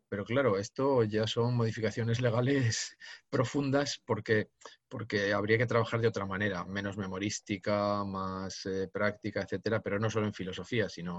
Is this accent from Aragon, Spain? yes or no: yes; Zaragoza, Aragon, Spain; historia lo hubiera tenido que hacer en mi tierra, y filosofía, pues lo que mejor me caía a mí era Salamanca, entonces no había, por supuesto, filosofía en Zaragoza.